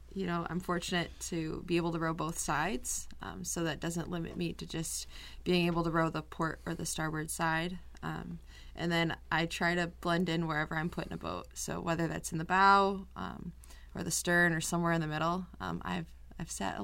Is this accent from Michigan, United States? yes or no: yes; Clark Lake, Michigan, United States; I'm from Clark Lake, Michigan, which is about an hour south.